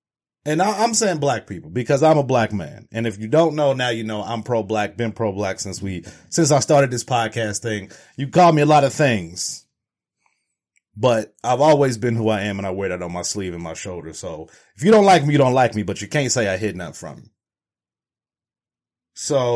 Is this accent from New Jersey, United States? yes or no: no; Cincinnati, Ohio, United States; So, I'm from Cincinnati, Ohio. If you don't know, if you can't tell, shout out to the Bengals.